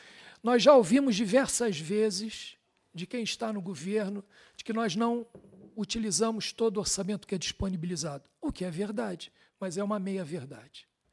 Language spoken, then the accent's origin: Portuguese; Rio de Janeiro, Brazil; born there; eu já nasci no Rio de Janeiro, mas a minha família, ou ela é transmontana ou é de Viseu.